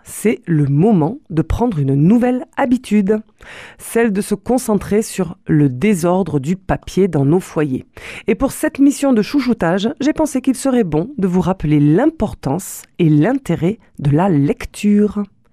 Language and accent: French; Toulouse, Occitanie, France; accent: Toulouse; vous aurez cette phrase dans votre tête avec ma voix et avec mon accent toulousain.